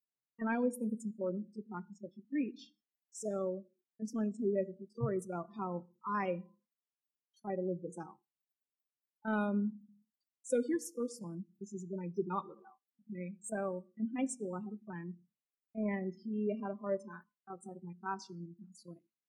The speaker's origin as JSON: {"language": "English", "town": "Las Vegas", "region": "Nevada", "country": "United States", "said": "So as Dr. Pack said … I'm from Las Vegas."}